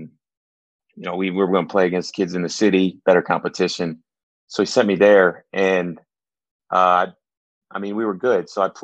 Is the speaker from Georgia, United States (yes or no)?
no; Wauconda, Illinois, United States; So I grew up in Wakanda. It's 45 minutes northwest.